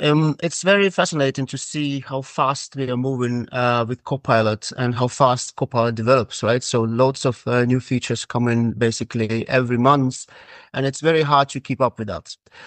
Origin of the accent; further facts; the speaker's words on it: Estonia; English is a second language; now in Berlin, Germany; I'm originally from Estonia, but today I'm based in Berlin, in Germany.